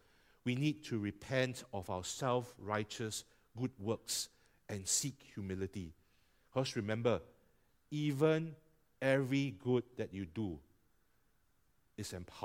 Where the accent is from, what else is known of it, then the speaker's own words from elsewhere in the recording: Singapore; as Singaporean Chinese or Singapore Asians, we tend to be shy about saying things aloud.